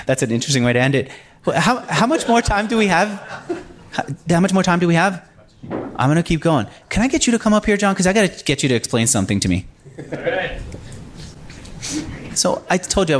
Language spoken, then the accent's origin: English; New York, United States; I feel uncomfortable. I'm a New Yorker.